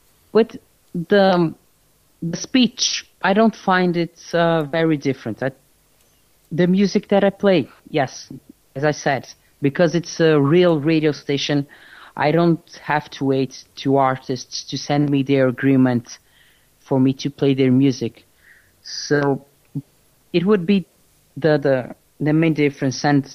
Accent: Azores, Portugal; yeah, I'm from the Azores Islands. I do podcasts too.

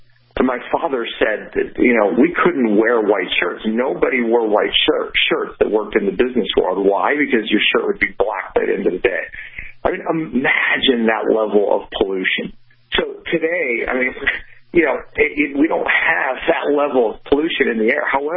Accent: Pittsburgh, Pennsylvania, United States; You know, I remember, I grew up in Pittsburgh

